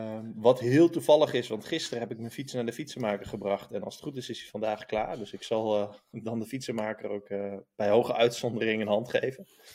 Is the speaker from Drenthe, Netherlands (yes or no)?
yes; Drenthe, Netherlands; Maar ik kom uit Drenthe en had je dan gewoon één drogist.